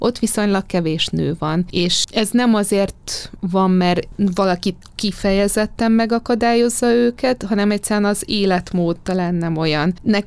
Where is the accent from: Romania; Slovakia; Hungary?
Hungary; Valahogy a két ország között ingázva éltem mindig is, de azért több időt töltöttem eleve Magyarországon.